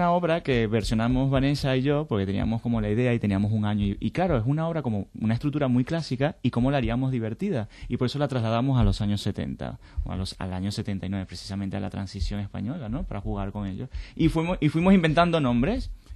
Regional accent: Venezuela; now in Spain; porque yo soy venezolano

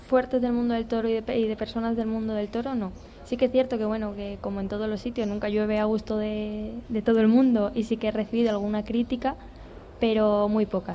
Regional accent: Casarrubios, Community of Madrid, Spain; Y luego en mi pueblo, en Casarrubios, hay una ganadería, chiquitita, pero bueno, es una ganadería.

